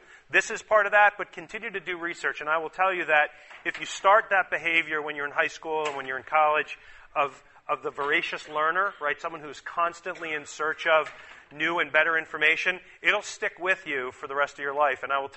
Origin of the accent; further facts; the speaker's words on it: New Jersey, United States; But I grew up in northern New Jersey.